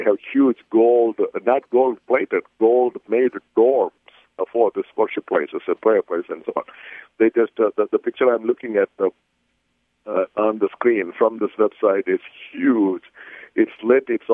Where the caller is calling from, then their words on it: St. Louis, Missouri, United States; I'm speaking from St. Louis, and 20 miles west of me, in what we call West County, north of Manchester Road on Vitamin Road, there is a Hindu temple.